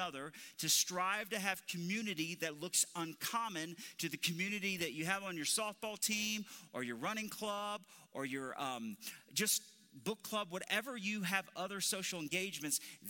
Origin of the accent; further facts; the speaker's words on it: Alabama, United States; I'm from Alabama.